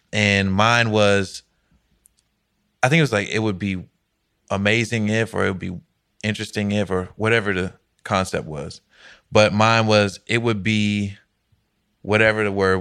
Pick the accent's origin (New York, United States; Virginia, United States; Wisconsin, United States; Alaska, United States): Virginia, United States; Alexandria; Right. I'm from Alexandria, Virginia.